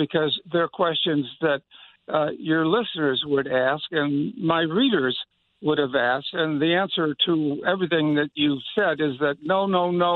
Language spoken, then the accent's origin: English; Chicago, Illinois, United States; And I'm from Chicago.